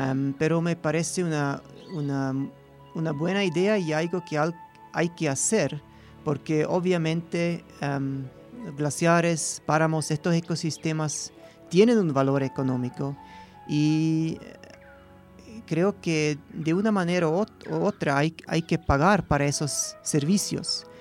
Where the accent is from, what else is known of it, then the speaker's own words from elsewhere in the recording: Switzerland; yo, como soy de Suiza, siempre he tenido un interés en nieve y en glaciares